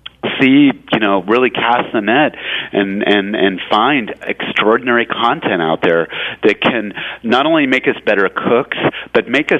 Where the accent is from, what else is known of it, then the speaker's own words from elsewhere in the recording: California, United States; Actually, the very first story that I did do was down in Baltimore, which is a place my parents come from. I'm originally from California